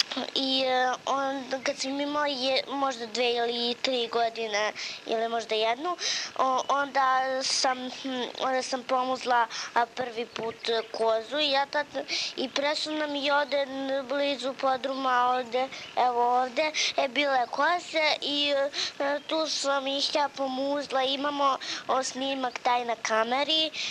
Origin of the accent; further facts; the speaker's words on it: Rudnik, Šumadija, Serbia; Ja sam sa Rudnika i živim sa mamom, tatom i sa batom.